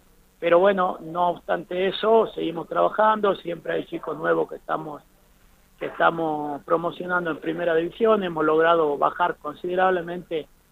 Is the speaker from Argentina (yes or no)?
yes; Argentina